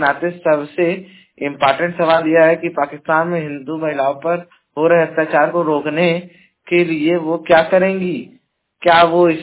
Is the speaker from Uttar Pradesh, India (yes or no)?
yes; Jaunpur, Uttar Pradesh, India; और मैं उत्तर प्रदेश के जौनपुर जिले का निवासी हूँ।